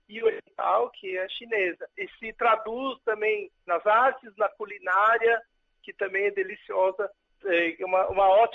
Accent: São Paulo, Brazil; now in China; sou de São Paulo, nascido e criado ali, sempre numa cidade grande, né? E na China eu vim, também fiquei em Wuhan, que é uma cidade grande, em Nanjing, que é uma cidade grande

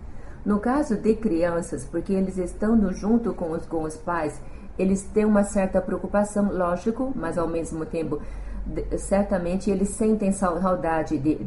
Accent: Brazil; eu cresci no Brasil, comecei a estudar no Brasil desde o primário, me formei, graduei, me casei e tive filhos.

